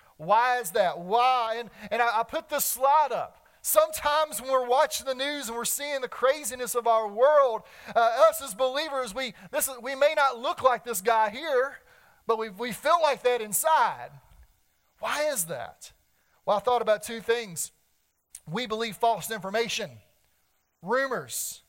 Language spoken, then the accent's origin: English; Winston-Salem, North Carolina, United States; When I was a little boy, growing up in Winston-Salem, North Carolina, I followed the Winston Cup Series, NASCAR racing.